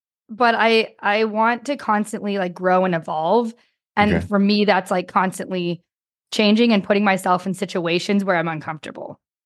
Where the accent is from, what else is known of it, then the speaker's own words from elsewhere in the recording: Pasadena, California, United States; I grew up in Pasadena area.